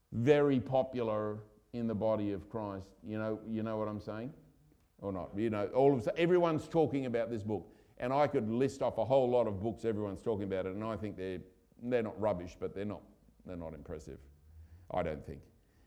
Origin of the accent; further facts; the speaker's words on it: Australia; I'm Australian.